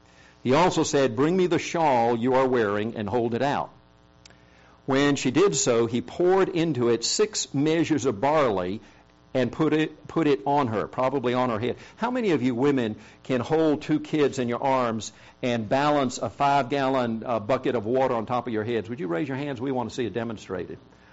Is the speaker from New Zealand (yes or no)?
no; South Korea; I grew up in Korea, and in the 50s and 60s, during the harvest time, there was a lot of festivity that went on.